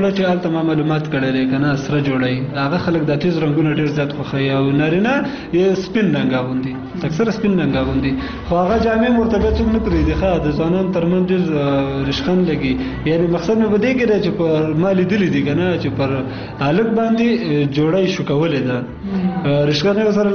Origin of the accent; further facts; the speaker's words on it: Kunar, Afghanistan; زه اصلا د کونړ ولایت اوسیدونکی یم